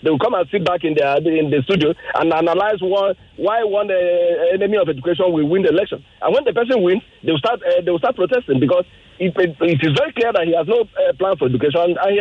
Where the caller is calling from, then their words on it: Ogba, Lagos, Nigeria; I'm calling from Ogba.